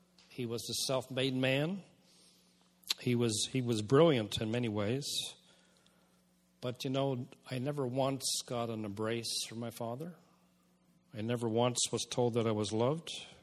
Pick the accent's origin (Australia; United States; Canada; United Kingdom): United Kingdom; And we're British. We don't do that.